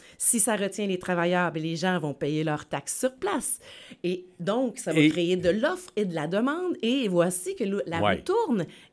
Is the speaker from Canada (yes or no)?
yes; Quebec, Canada; C'est parce qu'on est québécois. On n'est pas français, on n'est pas américain. On est québécois. On parle québécois.